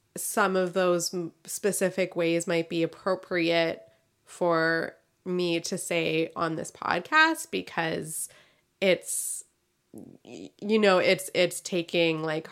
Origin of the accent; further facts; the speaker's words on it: Canada; I'm a Canadian